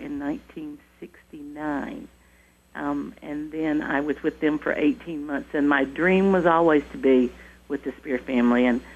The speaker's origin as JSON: {"language": "English", "region": "Arkansas", "country": "United States", "tie": "born or raised there", "said": "I was raised in Arkansas, and we just learned to open up and let her fly."}